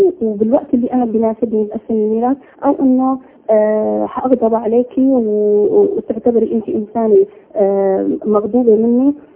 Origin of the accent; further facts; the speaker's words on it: Syria; فالورق القانوني والدي سوريا وانا سورية،